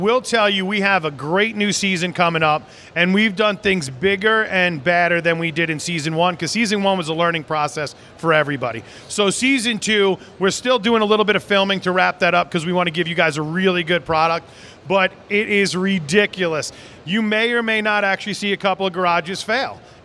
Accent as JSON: {"language": "English", "region": "New York", "country": "United States", "said": "I'm a paramedic from New York, and so I did a lot of, I was a top responder 5 years in a row."}